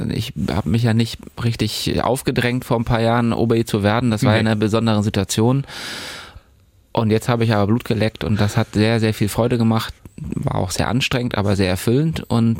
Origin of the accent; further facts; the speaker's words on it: Plön, Schleswig-Holstein, Germany; also born or lived in Eutin; Geboren wurde ich in Eutin, mein Abitur habe ich in Plön gemacht und dann bin ich erstmal raus aus Schleswig-Holstein.